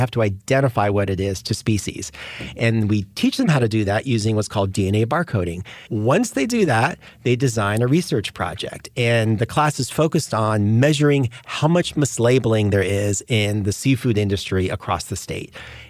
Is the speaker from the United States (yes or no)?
yes; Florida, United States; When I was growing up in South Florida, you could snorkel over the reefs in the Florida Keys